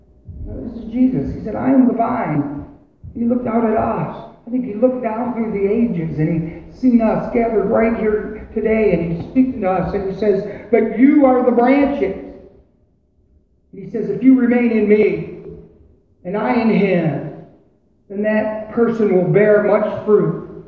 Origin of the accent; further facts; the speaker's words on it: Michigan, United States; accent: Michigan; My Michigan accent won't let my tongue curl that way.